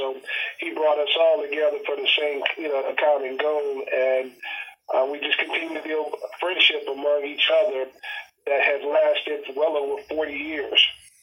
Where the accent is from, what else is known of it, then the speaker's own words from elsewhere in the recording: Chicago, Illinois, United States; I'm from Chicago, Illinois.